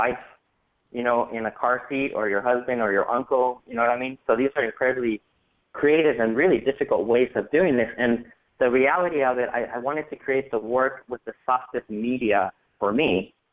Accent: Tijuana, Baja California, Mexico; it turns out all this is being done where I grew up in Tijuana

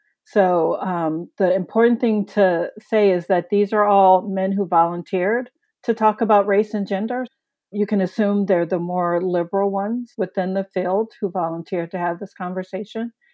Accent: Chicago, Illinois, United States; as a working class city kid, I grew up in Chicago.

